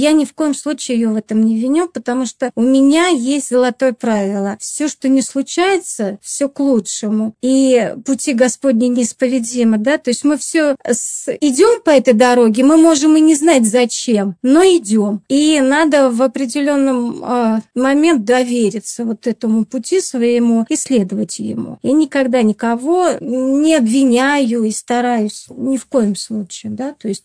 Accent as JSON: {"language": "Russian", "town": "Rameshki", "region": "Tver Oblast", "country": "Russia", "tie": "born there", "said": "Я родилась тоже в Тверской области, но есть такой небольшой поселок Рамешки, поселок городского типа, это небольшой поселок."}